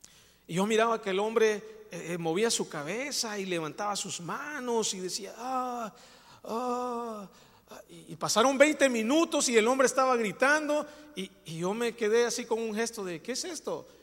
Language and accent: Spanish; El Salvador; ¿Y tú de dónde eres? Ah, pues yo soy del Salvador.